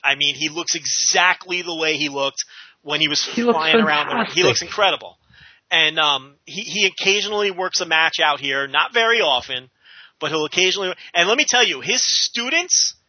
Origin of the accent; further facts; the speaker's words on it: New Jersey, United States; I grew up in New Jersey, so I found it in the middle of the night on the MSG network